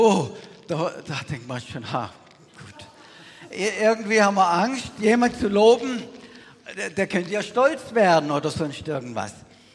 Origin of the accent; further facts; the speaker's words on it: Germany; wie ich als Deutscher hier aufgewachsen bin.